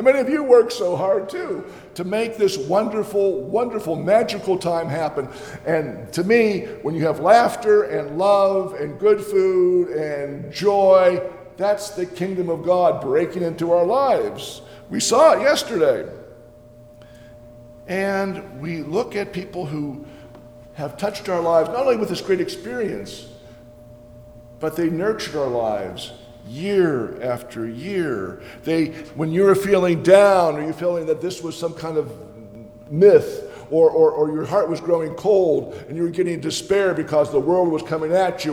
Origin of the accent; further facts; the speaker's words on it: Ellwood City, Pennsylvania, United States; You know, I grew up in Elwood City at Trinity Evangelical Lutheran Church. There's a beautiful church in Elwood City. And my parents would take me to church.